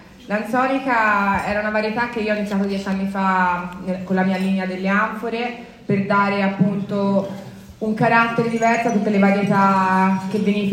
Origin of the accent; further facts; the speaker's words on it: Florence, Tuscany, Italy; io sono di Firenze, non so se si sente un po' più con l'accento.